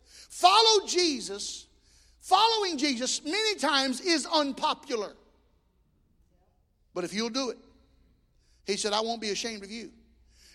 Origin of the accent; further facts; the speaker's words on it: the South, United States; ma'am, we're from the South. You know, because that's what they expect you to sound like. So I'd go, ma'am, we're from the South. And in the South, we give ladies a seat.